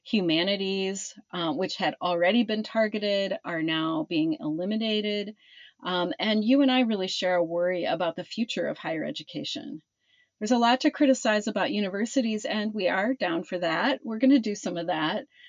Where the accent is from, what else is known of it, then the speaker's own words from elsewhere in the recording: Madison, Wisconsin, United States; from Madison, Wisconsin.